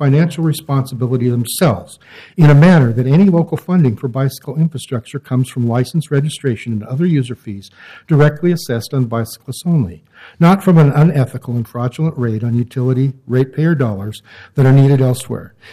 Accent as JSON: {"language": "English", "town": "Portland", "region": "Oregon", "country": "United States", "tie": "born or raised there", "said": "I guess you'd call me a Portland native since I was born and raised in Portland, lived here all my life."}